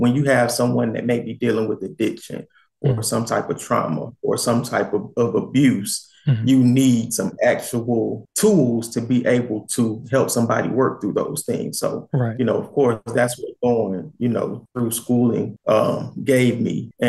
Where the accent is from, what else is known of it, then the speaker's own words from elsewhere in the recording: Amelia Island, Florida, United States; also born or lived in Jacksonville; I grew up in Florida. If you ever heard of it's a little town in North Florida. It's probably maybe 30 minutes north of Jacksonville, 45 minutes north of Jacksonville, called Amelia Island. I was born in Jacksonville